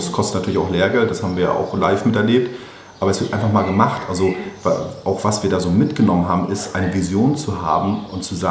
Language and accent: German; Rostock, Mecklenburg-Vorpommern, Germany; Also ich bin ja auch ganz behutsam hier groß geworden in Rostock. Ich bin in Rostock geboren, 88 und komme aus einem ganz normalen und liebevollen Elternhaus.